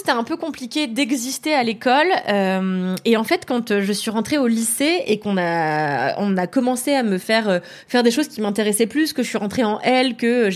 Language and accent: French; Levallois-Perret, Île-de-France, France; j'ai grandi à Levallois, dans une école de blancs, avec des blancs riches, que moi, j'étais pas blanche, que j'étais pas blanche, mais à la fois, j'étais pas d'origine nord-africaine